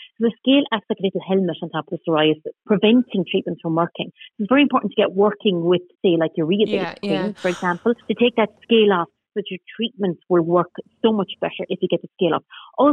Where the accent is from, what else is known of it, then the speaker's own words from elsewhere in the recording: Connacht, Ireland; so I'm from Mayo